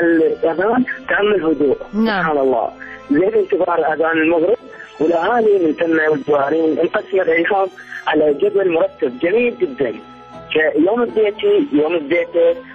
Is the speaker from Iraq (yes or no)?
yes; Kirkuk, Kirkuk Governorate, Iraq; أجواء رمضان عندنا بكركوك أعتقد مختلفة شوية